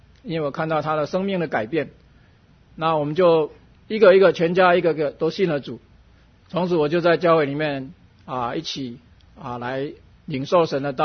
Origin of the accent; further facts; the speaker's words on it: Taiwan; moved away as an adult; now in United States; 我是从台湾来到美国啊求学